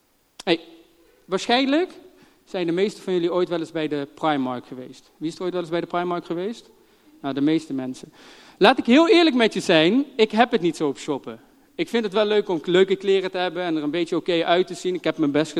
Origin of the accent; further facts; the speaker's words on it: North Brabant, Netherlands; Ik ben een echte Brabander, geboren en getogen in Brabant.